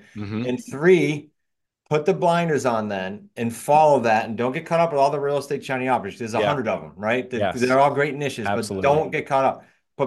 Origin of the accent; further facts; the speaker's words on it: New England, United States; I talk fast. I'm from New England, but I'm also extremely blunt.